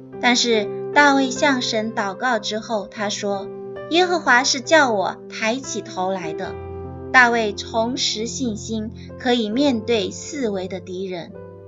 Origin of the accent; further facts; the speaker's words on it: China; 我们中国人在祷告的时候习惯默默祷告